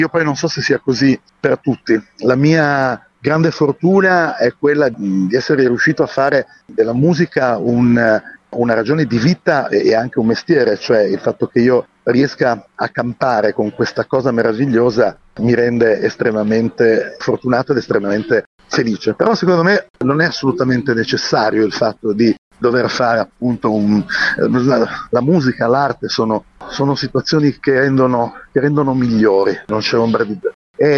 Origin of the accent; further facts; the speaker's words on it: Genoa, Liguria, Italy; Io poi insomma sono un genovese, quindi questo mare ce l'ho davanti, ce l'ho dentro, ce l'ho addosso, anche se non vivo più a Genova.